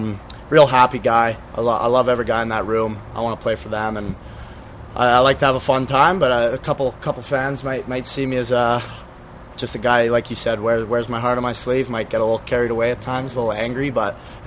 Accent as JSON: {"language": "English", "town": "North Vancouver", "region": "British Columbia", "country": "Canada", "said": "I'm from North Van, so I was lucky enough to come with a buddy from over there."}